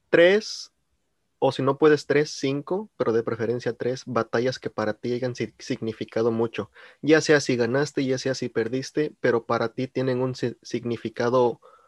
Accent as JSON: {"language": "Spanish", "country": "Mexico", "said": "en México, de donde yo soy"}